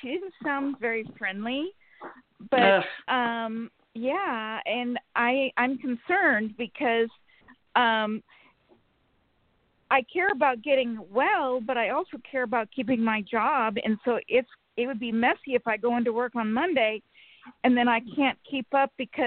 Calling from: Sacramento, California, United States; from Sacramento.

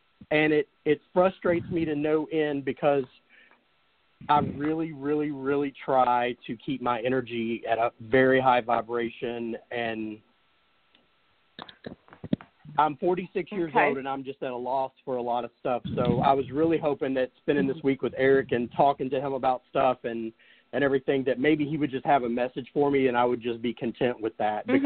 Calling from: Louisville, Kentucky, United States; I'm in Louisville, Kentucky.

